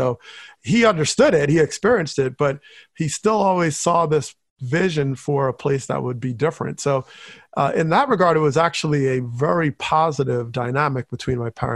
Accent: Teaneck, New Jersey, United States; In my hometown, Teaneck, New Jersey, was considered one of the first to voluntarily desegregate in the country.

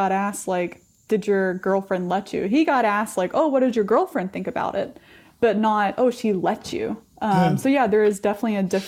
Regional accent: Charlotte, North Carolina, United States; So I met Stuart. We're both from Charlotte, North Carolina.

